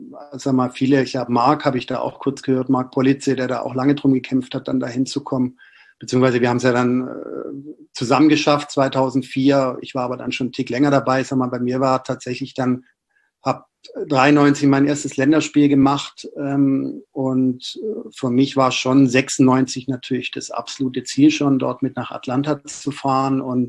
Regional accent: Esslingen, Baden-Württemberg, Germany; now in Berlin, Germany; zwei, ja, Weggefährten aus Esslingen damals tatsächlich dann auch studientechnisch nach Berlin gekommen sind. Also ich hatte immer so eine kleine schwäbische Community dann in Berlin.

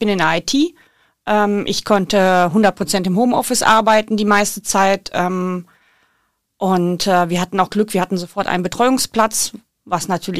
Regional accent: North Rhine-Westphalia, Germany; born there; now in Dortmund, Germany; Ich wohne seit fast 2,5 Jahren in Ikan im Bärenbruchviertel. Ich bin Anfang der 2000er nach Dortmund gezogen, bin gebürtige Niederrheinerin

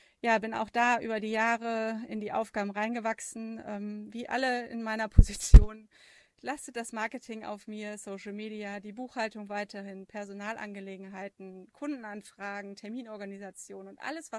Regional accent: North Rhine-Westphalia, Germany; als Tourismusbeauftragte für meine Heimat im Bergischen Land, wo wir auch wohnen.

